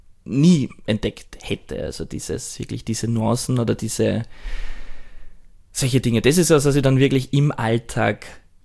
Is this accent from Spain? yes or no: no; Austria; moved away as an adult; now in Japan; dass ich mich seit dem Umzug nach Japan viel mehr als, ich weiß nicht, ich würde nicht sagen als Österreicher, aber als Europäer vielleicht fühle